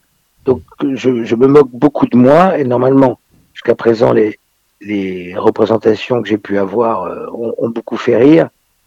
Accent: Nice, Provence-Alpes-Côte d'Azur, France; now in Paris, France; Après j'ai grandi à Nice surtout, qui est ma base de référence en fait, c'est quand même la ville de Nice, même si maintenant je suis à Paris depuis de nombreuses années.

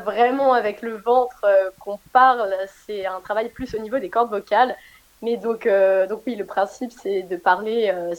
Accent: Auvergne-Rhône-Alpes, France; Donc moi, je suis originaire de Savoie.

